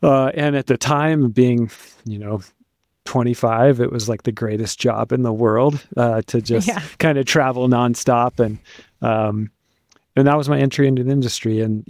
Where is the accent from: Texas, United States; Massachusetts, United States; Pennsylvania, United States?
Pennsylvania, United States; Pittsburgh; also born or lived in Sacramento / Georgia; But I guess where I'm from Pittsburgh, Pennsylvania. I moved around as a kid a lot. I was born in Sacramento, California. We lived in Georgia and Pittsburgh.